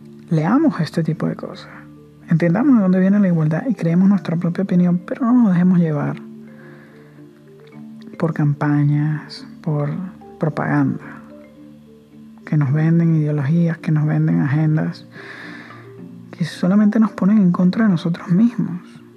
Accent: Venezuela; en Venezuela, yo que soy venezolano y lo vivo, lo padezco

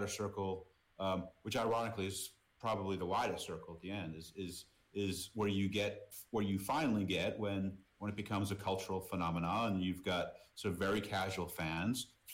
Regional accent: Boston, Massachusetts, United States; I grew up in Boston, and I'm a Red Sox fan because I was born in Boston

